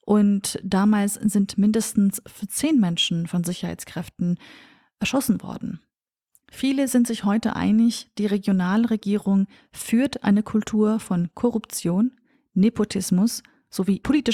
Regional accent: Sulaymaniyah, Sulaymaniyah Governorate, Iraq; Es handelt sich hier natürlich auch um meine Heimatregion, meine Heimatstadt Slimani.

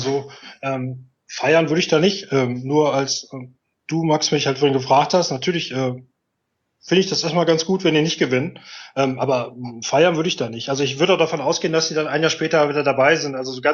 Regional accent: Duisburg, North Rhine-Westphalia, Germany; ich bin ja aus Duisburg.

